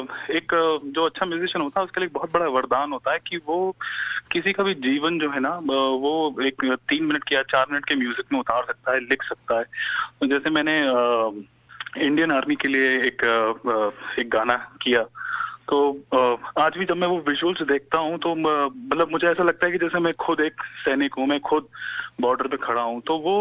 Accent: Saharanpur, Uttar Pradesh, India; also born or lived in Dehradun; now in Noida, India; Sir, actually मैं जिस जगह से बिलोंग करता हूँ उस जगह का नाम है सहारनपुर। उत्तर प्रदेश में एक काफी फेमस डिस्ट्रिक्ट है actually, but then family migrated to Dehradun, तो फिर हम देहरादून वासी हो गए और फिर काम के चलते मैं दिल्ली आ गया, दिल्ली नोएडा आ गया।

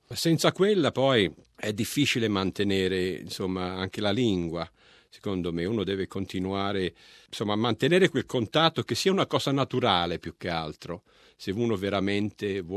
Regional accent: Australia; E quindi sono australiano o italiano? Guardi, sarò australiano ma con un forte componente italiano, fortissimo.

